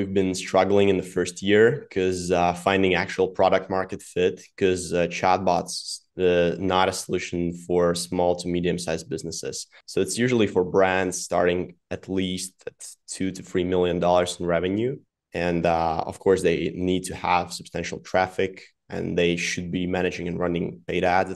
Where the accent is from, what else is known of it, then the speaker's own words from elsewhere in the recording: Latvia; English is a second language; I'm from Latvia, Europe.